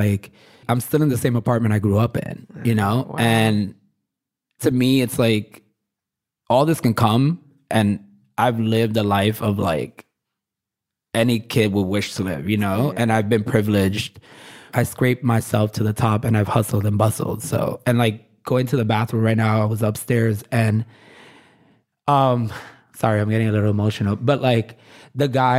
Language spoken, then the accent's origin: English; New York City, New York, United States; I'm born and raised in Williamsburg.